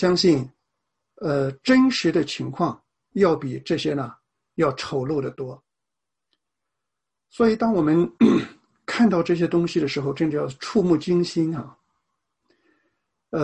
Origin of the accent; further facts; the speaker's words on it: China; 作为一个中国人，作为一个华人